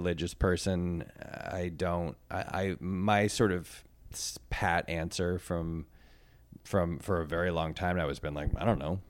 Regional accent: Connecticut, United States; and I'm from Connecticut, and he was like a real sweet spot for me of mm-hmm. like a certain kind of Connecticut prepster that I grew up

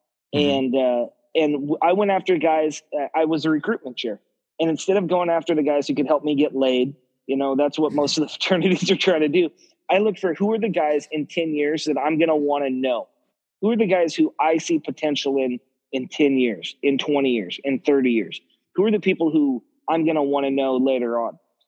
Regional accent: Salem, Oregon, United States; Yeah, so I grew up in Salem, Oregon, and in a ranch-style house, 1,500-square-foot house

